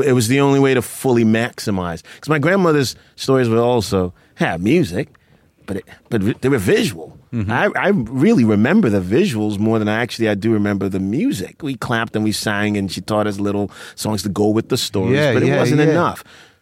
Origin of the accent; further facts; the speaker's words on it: Ghana; I'm Ghanaian.